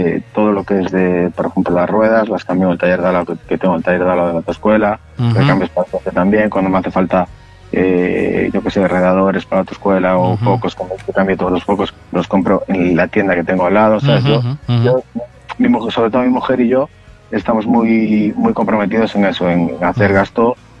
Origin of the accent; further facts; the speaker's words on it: Vigo, Galicia, Spain; yo realmente soy de Vigo, pero tengo las otras cosas en Rondela.